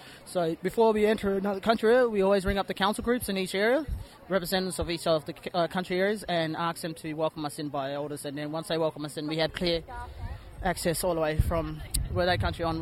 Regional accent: Perth, Western Australia, Australia; that's my Christian name. … I'm from Perth. My people are the Rudjak, Baladong, the Piruba mob in East Kimberley.

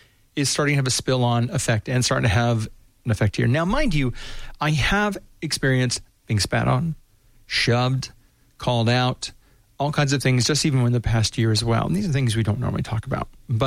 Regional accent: United States; And I can say this because I'm an American.

